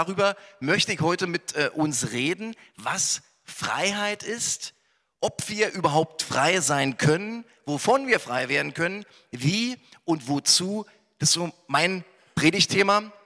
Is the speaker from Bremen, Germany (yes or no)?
no; Berlin, Germany; ich bin ja in Ost-Berlin groß geworden. In Berlin-Friedrichshain. Und meine Eltern, die wohnten und wohnen an der Warschauer Brücke. Und es ist ja nur ein paar hundert Meter von Kreuzberg entfernt.